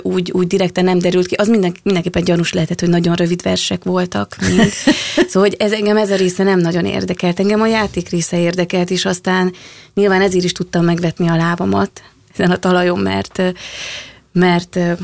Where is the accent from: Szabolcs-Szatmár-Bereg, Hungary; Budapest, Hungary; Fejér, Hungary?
Szabolcs-Szatmár-Bereg, Hungary; Mátészalka; én Máté Szalkán nőttem föl, és amilyen színházalól találkoztam, azok főleg a környék színházai voltak